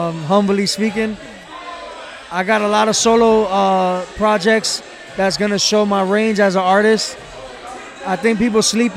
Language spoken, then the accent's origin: English; Hialeah, Florida, United States; I grew up in Hialeah, so it's more Cuban. I'm Puerto Rican